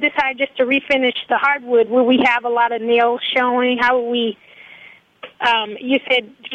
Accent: the South, United States; We're from the South originally, so we love, you know, carpet being upstairs.

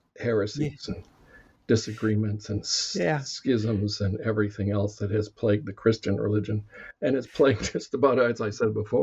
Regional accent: Cuba; The short version is that I was born in Cuba in 1950. And of course, my entire childhood was spent under one dictatorship, a kind of mild-mannered dictatorship.

